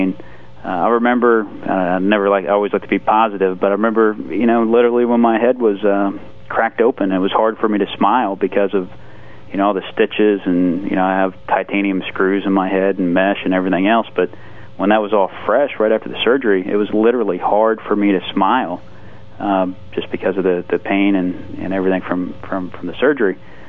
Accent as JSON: {"language": "English", "region": "Florida", "country": "United States", "tie": "born or raised there", "also_born_or_lived": "Moorhead, Kentucky", "said": "And then on to Moorhead, Kentucky, and that was actually where I was born, even though I grew up in Florida."}